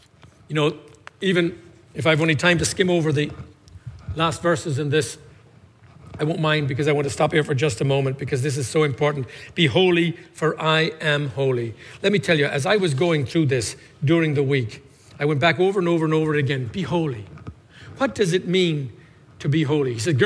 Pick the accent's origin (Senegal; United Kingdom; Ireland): Ireland; now in United States; I grew up in Ireland looking at the stained glass windows in the churches and seeing the halos and thinking that holiness